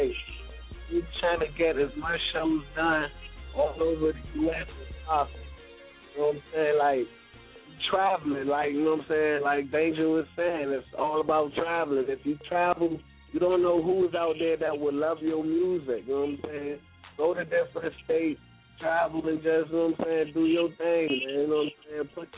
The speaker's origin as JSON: {"language": "English", "country": "Jamaica", "said": "I'm Jamaican, so it's in me."}